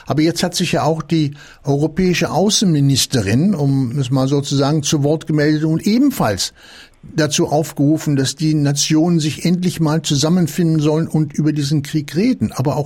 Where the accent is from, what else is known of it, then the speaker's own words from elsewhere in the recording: Cologne, North Rhine-Westphalia, Germany; ich komme aus Köln, aus Nordrhein-Westfalen